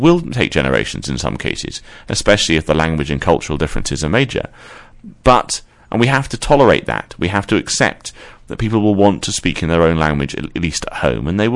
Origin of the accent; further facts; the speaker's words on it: London, United Kingdom; And I was brought up in South London in the 80s